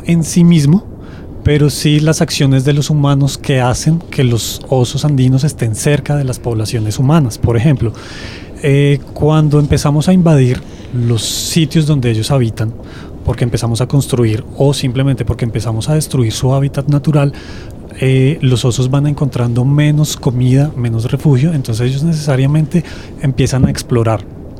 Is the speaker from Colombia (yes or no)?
yes; Colombia; como ciudadanos, como colombianos